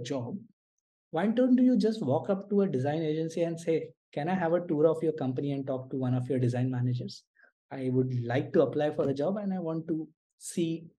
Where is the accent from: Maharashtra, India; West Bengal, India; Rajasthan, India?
Maharashtra, India; Mumbai; Like, see, I come from Mumbai, right?